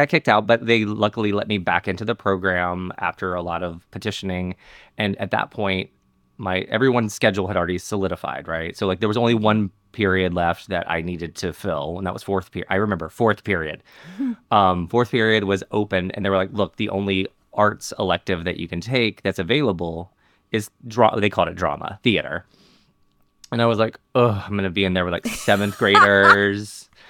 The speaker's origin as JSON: {"language": "English", "town": "Montgomery", "region": "Alabama", "country": "United States", "tie": "born or raised there", "said": "I grew up in Montgomery, Alabama, Alabama Shakespeare Festival is."}